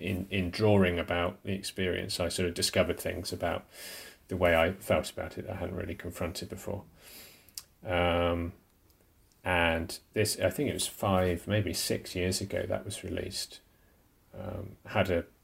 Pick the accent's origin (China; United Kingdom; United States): United Kingdom; rather than being British and polite about it or trusting that the NHS was in any way competent